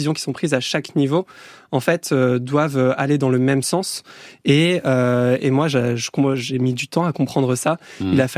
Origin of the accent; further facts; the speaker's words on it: France; donc en tant que française, français, on a une responsabilité